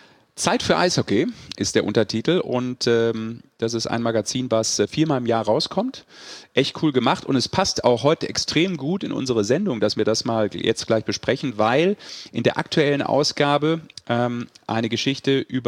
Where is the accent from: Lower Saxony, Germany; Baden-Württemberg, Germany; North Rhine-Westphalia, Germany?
North Rhine-Westphalia, Germany; Düsseldorf; als gebürtiger Düsseldorfer